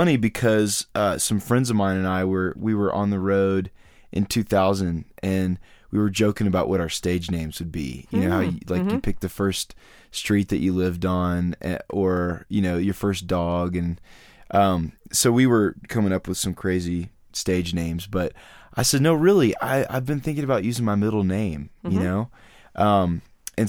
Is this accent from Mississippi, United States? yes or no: no; Nashville, Tennessee, United States; Well, I grew up in Nashville, actually, as a native